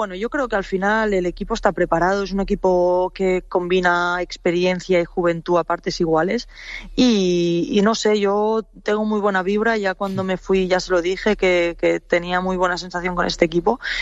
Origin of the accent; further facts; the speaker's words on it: Catalonia, Spain; la tierra también nos tira, somos catalanas las dos, nos entendemos muy fácil